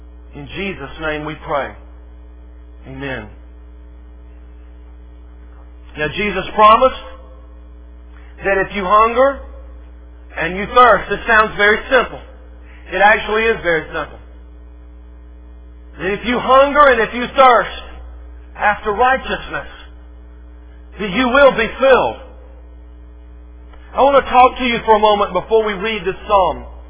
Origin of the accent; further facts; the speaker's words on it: the South, United States; when I was growing up in the South, we'd have a week-long meeting once each summer, the specific week of August every summer.